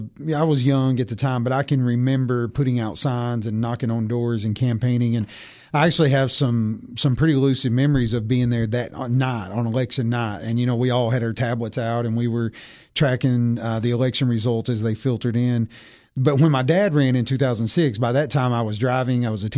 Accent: Tennessee, United States; I was born and raised in White County. I graduated White County High School in 2008, played varsity basketball in White County

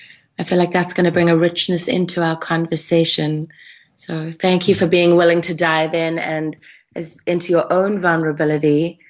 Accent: Cape Town, Western Cape, South Africa; moved away as an adult; also born or lived in Hout Bay / Stellenbosch / London, United Kingdom; Yes, I was born in South Africa. I actually grew up there in Cape Town.

